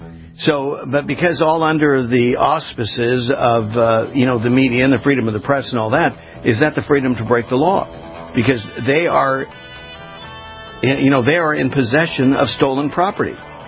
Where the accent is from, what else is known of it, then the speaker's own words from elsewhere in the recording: Los Angeles, California, United States; I was born and raised in Los Angeles.